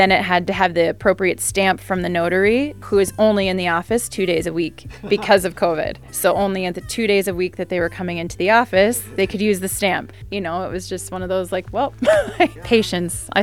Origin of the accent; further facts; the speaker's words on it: Montana, United States; now in Slovenia; I'm an American originally from Montana and currently living in Bovets for the last 7 years.